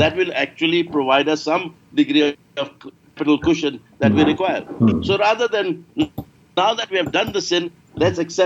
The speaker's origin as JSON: {"language": "English", "region": "England", "country": "United Kingdom", "tie": "born or raised there", "said": "I grew up in England"}